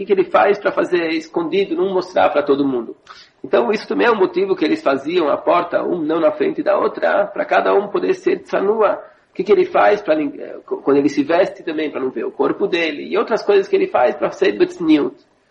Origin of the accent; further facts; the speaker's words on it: Brazil; moved away; Quer dizer, ele sabia de onde que eu venho, do Brasil, da casa, que nunca me faltou nada, né?